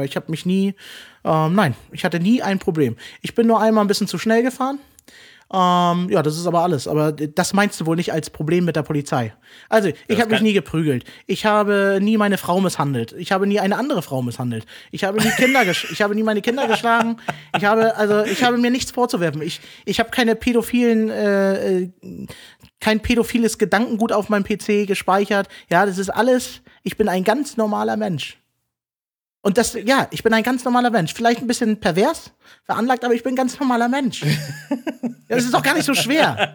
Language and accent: German; Germany; selbst ich als Deutscher würde es feiern, wenn Erdogan auf meine Hochzeit kommt.